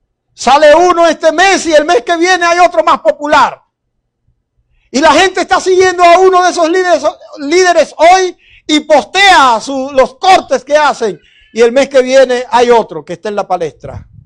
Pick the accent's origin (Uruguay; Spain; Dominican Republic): Dominican Republic; Yo soy de República Dominicana.